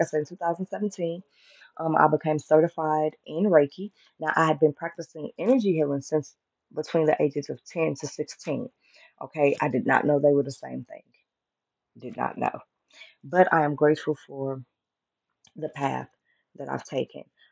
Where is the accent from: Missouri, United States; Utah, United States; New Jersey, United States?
Missouri, United States; St. Louis; returning home from my 2 month or almost 2 month journey out of my hometown of St. Louis, Missouri.